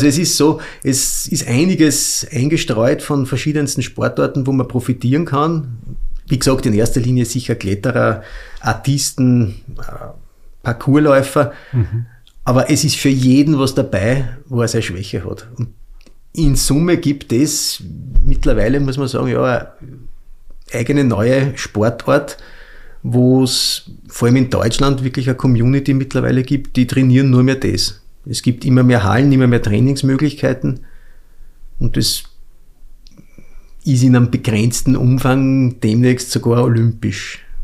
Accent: Austria; als Österreicher

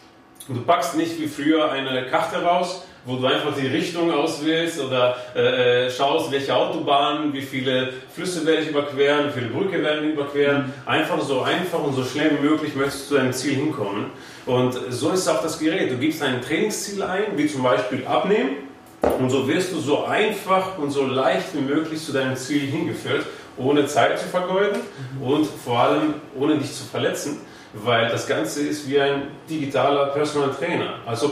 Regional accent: Greece; now in Raeren, Belgium; Ich komme aus Raren, also dem benachbarten Belgien, ich lebe seit 21 Jahren dort, früher meine Kindheit verbracht in Griechenland

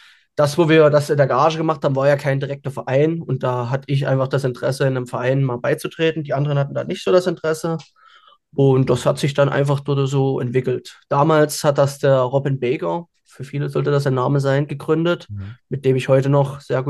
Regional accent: Saxony, Germany; ich komme aus Sachsen, nähe aus Dresden.

